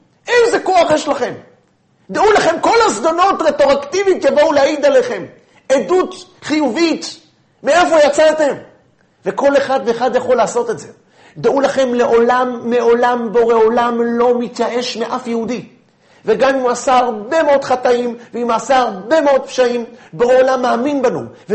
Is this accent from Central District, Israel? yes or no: yes; Bnei Brak, Central District, Israel; אני גדלתי בבית של יהודים שומרי תורה ומצוות. גדלתי בבני ברק